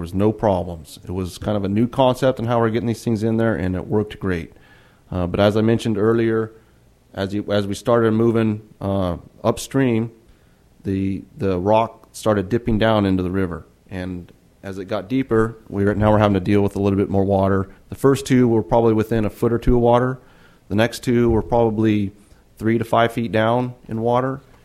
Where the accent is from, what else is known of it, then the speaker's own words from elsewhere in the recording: Garberville, California, United States; The second thing is I'm from Humboldt County. I was born in Garberville. I got family who still swims in this river. I grew up swimming in it all my young life